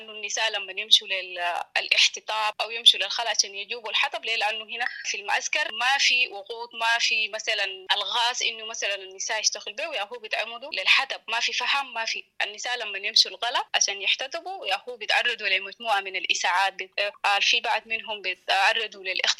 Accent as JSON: {"language": "Arabic", "town": "Geneina", "region": "West Darfur", "country": "Sudan", "moved": "yes", "lives_now": "Chad", "said": "نحن لجعنا من السودان بناء للظروف بتاعت الحرب 15 إبريل اللي حصلت لنا في جنينة وبقية الولايات بتاع السودان. لجعنا جينا لمقيمات بتاعت لجوء في شرق تشاد هنا، خاصة أدري ومتشي."}